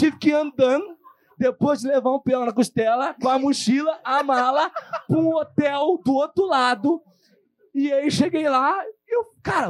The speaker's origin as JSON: {"language": "Portuguese", "town": "Londrina", "region": "Paraná", "country": "Brazil", "said": "E eu sou de Londrina, no Paraná."}